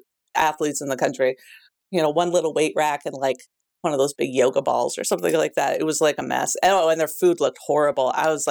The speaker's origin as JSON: {"language": "English", "region": "Pacific Northwest", "country": "United States", "said": "Well, I'm from the Pacific Northwest, so I watch the Seattle Storm a lot."}